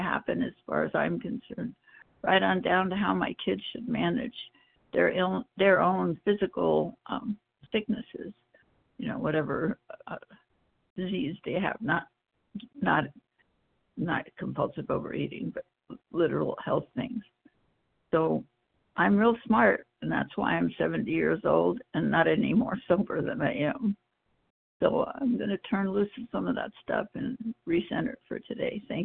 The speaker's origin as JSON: {"language": "English", "region": "Idaho", "country": "United States", "said": "from Idaho, and I'm loving this meeting this morning."}